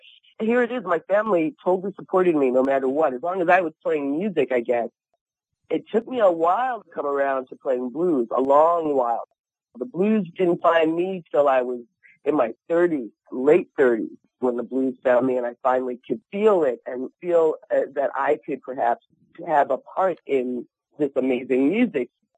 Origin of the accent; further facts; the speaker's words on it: New York City, New York, United States; Well, it was New York. I'm from New York City.